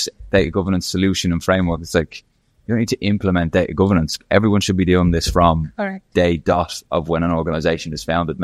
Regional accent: Ireland; I'm from Ireland

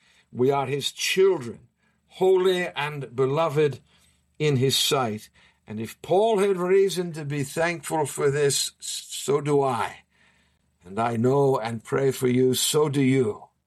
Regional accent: Boston, Massachusetts, United States; You know, I come from Boston, and I'm a Boston Celtics fan

